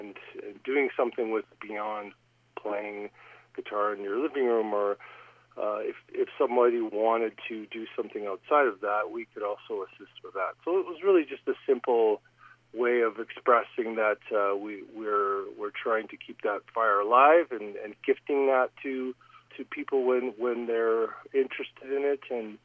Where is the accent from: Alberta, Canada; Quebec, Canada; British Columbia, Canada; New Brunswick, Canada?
Alberta, Canada; Red Deer; I grew up in Red Deer, Alberta, away from any sort of Indigenous roots.